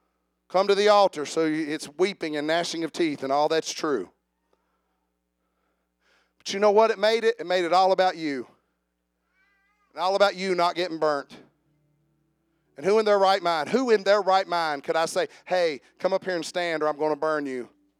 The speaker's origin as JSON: {"language": "English", "country": "United States", "tie": "born or raised there", "said": "I was raised in Fireco."}